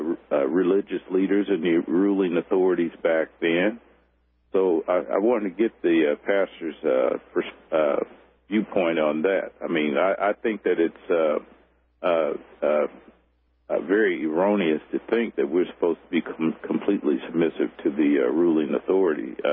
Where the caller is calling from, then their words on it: Texas, United States; Down here in Texas.